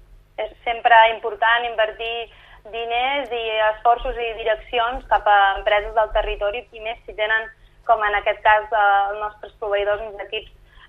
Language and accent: Catalan; Girona, Catalonia, Spain; nosaltres som de Girona, teníem molt clar que havíem d'adaptar aquest producte americà aquí